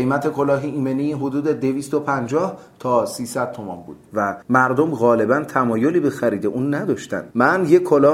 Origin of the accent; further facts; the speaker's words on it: Kashan, Isfahan, Iran; born there; متولد شهر شعر و کاشین، شهر طبیعت جذاب و اماکن تاریخی. من در سال 1327 در کاشان متولد شدم.